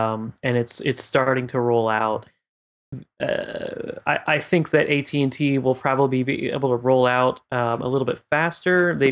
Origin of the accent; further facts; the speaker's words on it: Lafayette, Indiana, United States; So I think even like Lafayette, Indiana, which is my hometown.